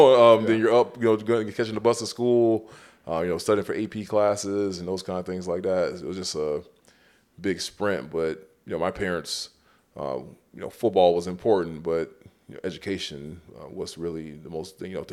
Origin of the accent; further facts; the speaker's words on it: Lauderdale Lakes, Florida, United States; So I was born and raised in Broward County, which is in Fort Lauderdale area.